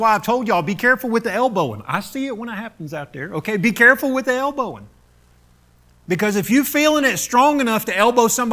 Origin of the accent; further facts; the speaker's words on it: Florida, United States; I grew up in Florida. We like having a tan, like knowing that we went to the beach.